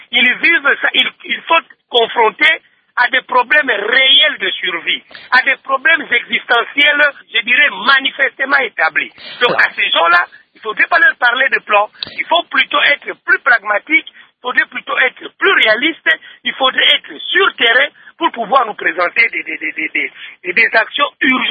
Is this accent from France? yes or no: no; DR Congo; Mais nous sommes Congolais.